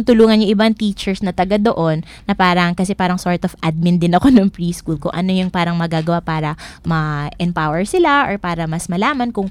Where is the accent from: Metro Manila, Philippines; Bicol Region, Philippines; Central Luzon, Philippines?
Metro Manila, Philippines; Manila; Hindi po, taga Maynila ako.